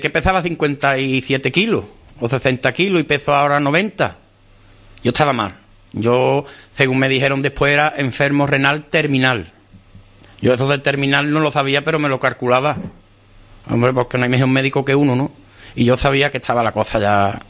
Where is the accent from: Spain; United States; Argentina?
Spain; Rota, Andalusia; yo soy feriante de la feria de mi pueblo.